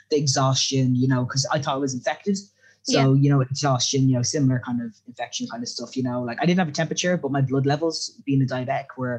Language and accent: English; Ireland; I'm an Irish citizen.